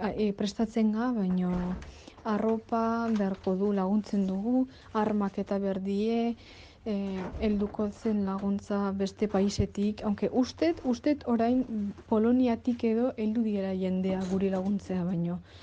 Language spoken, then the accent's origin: Basque; Kyiv Oblast, Ukraine; Basque is a second language; entzuten da Kieveko bombak eta hala gure herriaino, ze bastante bertan dau. Gaur gauen esplotatu zen nire herri, bueno, ondoan 30 porai kilometrotatik.